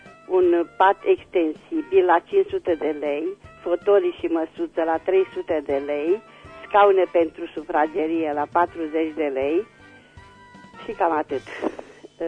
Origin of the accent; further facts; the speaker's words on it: Reșița, Caraș-Severin, Romania; sunt din Reșița